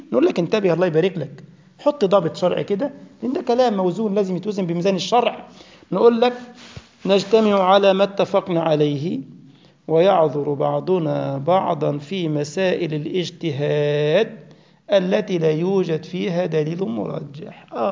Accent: Egypt; بل فرعون كمان طلع بجسمه موجود عندنا في مصر

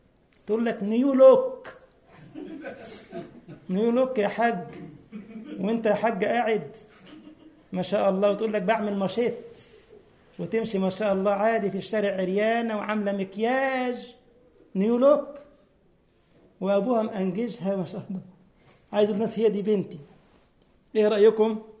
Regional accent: Egypt; في الوقت ده كانت عندنا في مصر بتعمل حوالي 1,000 جنيه مصري

